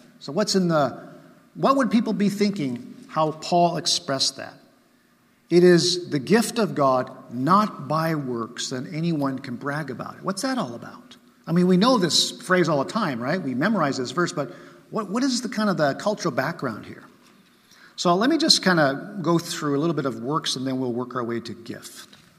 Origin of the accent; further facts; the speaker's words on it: Japan; I mean, I grew up in Japan, and that was very true, right?